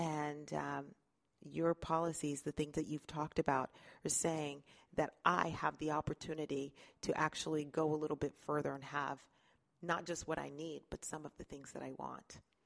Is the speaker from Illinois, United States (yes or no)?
no; Utah, United States; my responsibility as an American, as a mom, as a Utahn, to continue to fight for this country.